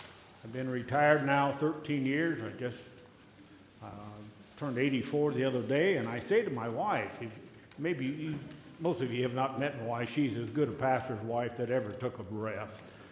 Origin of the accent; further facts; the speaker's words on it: Pella, Iowa, United States; I've been saved 62 years, born and raised in Pella, and was on the farm when the Lord called us into the ministry.